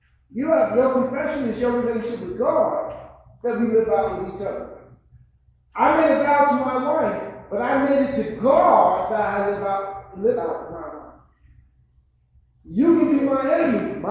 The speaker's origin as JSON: {"language": "English", "region": "New York", "country": "United States", "tie": "born or raised there", "said": "I grew up in Harlem, New York, pimps, prostitutes."}